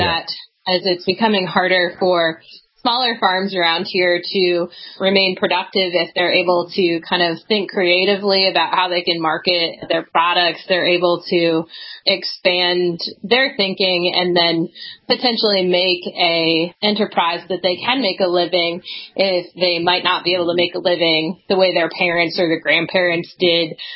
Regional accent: Southampton, New Hampshire, United States; I consider my hometown to be Southampton, New Hampshire.

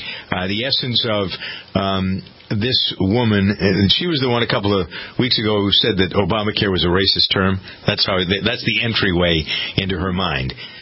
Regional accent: Framingham, Massachusetts, United States; also born or lived in Tiffin; now in Los Angeles, United States; because my hometown is Framingham, Massachusetts, but if there's any place in the world that I would claim as my second hometown, even though I live in Los Angeles part of the year, but I didn't grow up, I didn't mature in Los Angeles. I matured in Tiffin.

